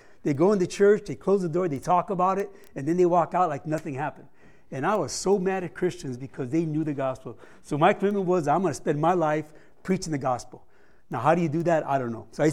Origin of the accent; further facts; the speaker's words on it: Los Angeles, California, United States; I grew up in Los Angeles where John MacArthur is and Swindoll used to be there